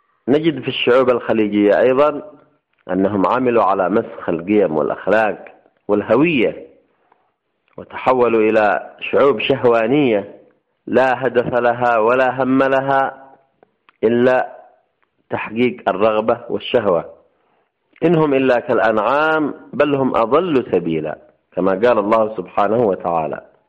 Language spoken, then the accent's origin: Arabic; Yemen; أو ما لديها من البترول أقل مما لدينا كيمنيين